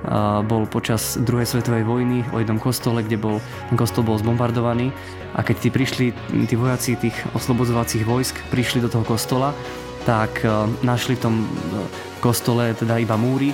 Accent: Žilina, Žilina Region, Slovakia; Začínali sme v Žiline, keďže pochádzam odtiaľto zo Žiliny. Tu som hrával v MŠK Žilina dlhé roky.

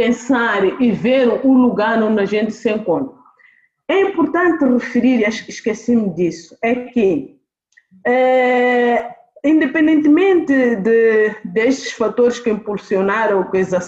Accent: Mozambique; Do lugar onde eu venho, do sul de Moçambique, quer dizer, se alguém me faz isso, é um insulto muito grande.

